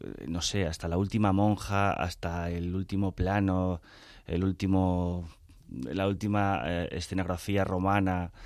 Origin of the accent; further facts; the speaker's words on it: Madrid, Community of Madrid, Spain; soy un madrileño que ha recorrido todos los pueblos de la Comunidad de Madrid antes de ponerse a recorrer los de España